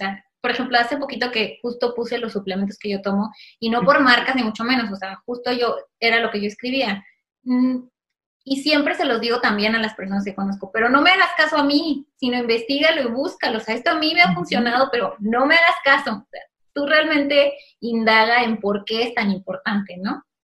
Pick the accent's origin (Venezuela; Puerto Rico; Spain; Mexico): Mexico; Me pueden buscar como mexicana con esclerosis